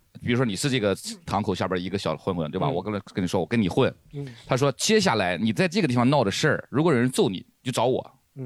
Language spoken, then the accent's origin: Chinese; Shandong, China; 但是山东真的教育资源跟上海比差太多了，我们真的一点